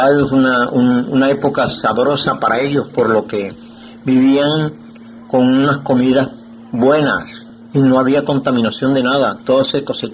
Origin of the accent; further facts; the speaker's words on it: Huacoche, Cesar, Colombia; born there; yo nací en Huacoche, un pueblecito muy cerca de aquí de Valledupar. Nací en el 1914, 19 de junio.